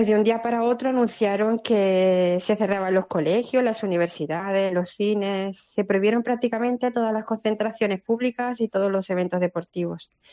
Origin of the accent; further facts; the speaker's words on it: Spain; como española aconsejo